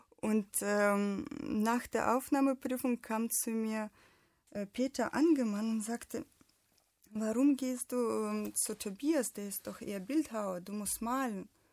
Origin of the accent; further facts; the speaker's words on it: Kyiv, Ukraine; German is a second language; now in Germany; Also, ich komme eigentlich aus Kiew, Ukraine.